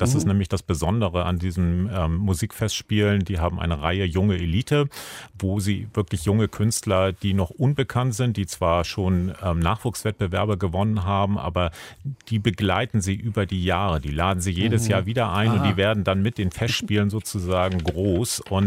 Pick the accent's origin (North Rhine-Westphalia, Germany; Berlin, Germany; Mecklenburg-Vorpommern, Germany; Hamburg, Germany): Hamburg, Germany; born there; Ich bin gebürtiger Hamburger, lebe in Schleswig-Holstein und bin auch in der Tat dort sehr verwurzelt.